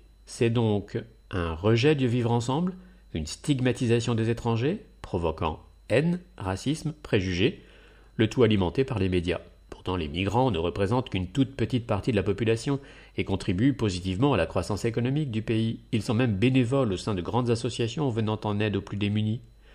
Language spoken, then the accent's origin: French; Vitry, Île-de-France, France; J'ai grandi à Vitry, loin de la politique.